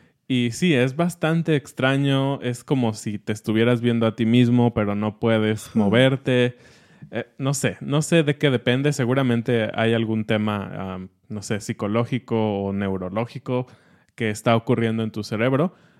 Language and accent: Spanish; Mexico City, Mexico; estamos como programados como chilangos a tenerle miedo a los temblores.